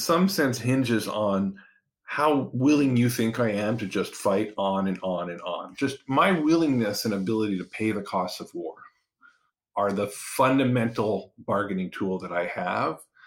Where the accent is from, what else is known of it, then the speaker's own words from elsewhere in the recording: Canada; moved away as an adult; now in United States; I am an immigrant. I grew up in Canada. I moved here when I was in my 20s.